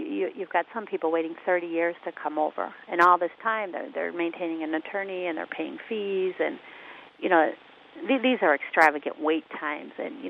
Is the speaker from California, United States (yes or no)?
no; Chicago, Illinois, United States; I grew up in Chicago